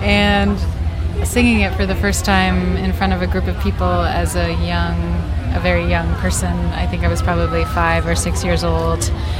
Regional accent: New York City, New York, United States; I'm here from New York City.

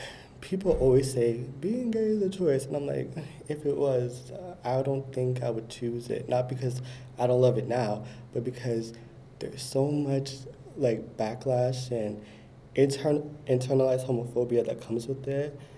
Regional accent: Hudson, United States; For me, growing up in Hudson, it always felt very like quiet here.

